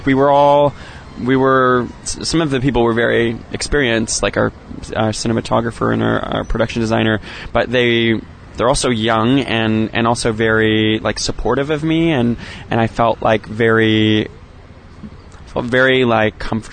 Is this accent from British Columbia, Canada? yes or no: no; Newfoundland and Labrador, Canada; Newfoundland, which is my hometown and island off the east coast of Canada. And it's a very, like, Irish space.